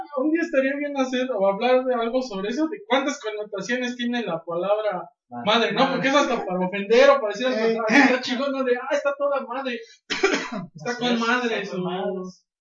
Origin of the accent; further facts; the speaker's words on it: Mexico; nosotros como mexicanos, luego somos muy llevados, muy cargados